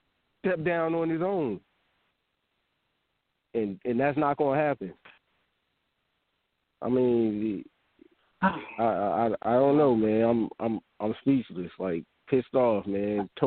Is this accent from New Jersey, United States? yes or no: yes; New Jersey, United States; And they embarrassing the hell out of me because I'm from Jersey, but the team represents both of them.